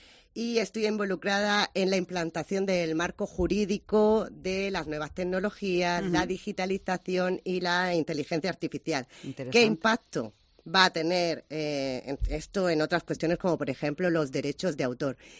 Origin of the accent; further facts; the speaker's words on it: Region of Murcia, Spain; y como murciana, estoy empeñada en poner el agua como un vector fundamental